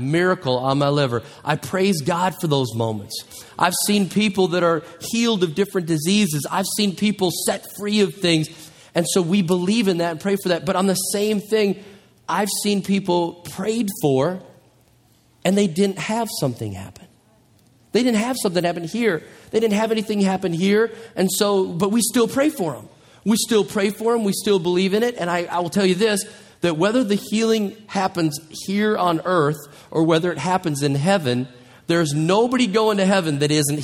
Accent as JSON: {"language": "English", "region": "Minnesota", "country": "United States", "said": "I mean, I'm from Minnesota. How many know that was part of the Louisiana Purchase? So I'm like a Northern Cajun."}